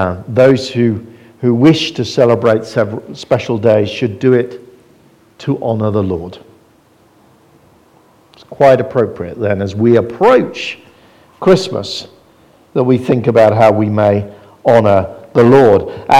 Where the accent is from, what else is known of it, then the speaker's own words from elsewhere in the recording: South West England, United Kingdom; And I grew up in Devon on a farm in a family absolutely steeped in tradition.